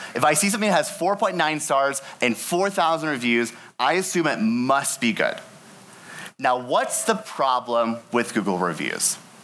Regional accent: Kentucky, United States; This is actually very close to where I grew up in Kentucky, Great Smoky National Park.

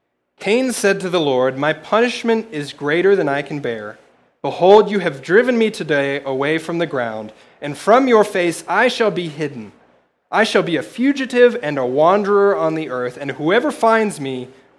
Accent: Elkhart, Indiana, United States; I grew up in Elkhart, Indiana, and one of the many things that is great

